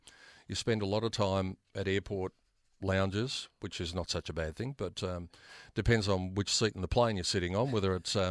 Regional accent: Australia; And so as an Aussie overseas

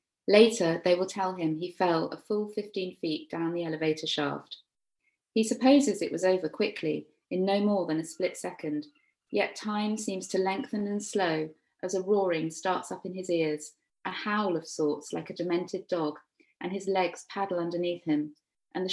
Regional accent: Guernsey; And I grew up on Guernsey, so I already knew quite a lot about the occupation and stories that had been passed down.

